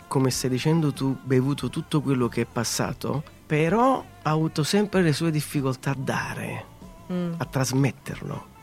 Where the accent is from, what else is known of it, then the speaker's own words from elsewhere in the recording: Naples, Campania, Italy; born there; Nel quartiere San Lorenzo di Napoli. Uh-huh. Sì. Ci sono ancora tutte le mie radici lì.